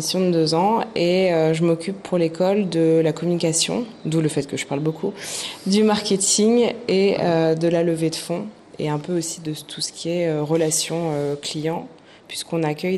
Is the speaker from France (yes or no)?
yes; Paris, Île-de-France, France; moved away as an adult; now in Cambodia; j'ai 30 ans, je suis originaire de Paris et depuis à peu près un an et demi, je vis au Cambodge.